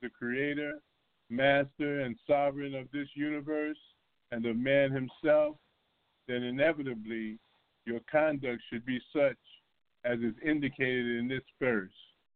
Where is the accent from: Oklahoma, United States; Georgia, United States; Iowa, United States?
Georgia, United States; Atlanta; Wa alaikum salam wa rahmatullah. I'm from Atlanta.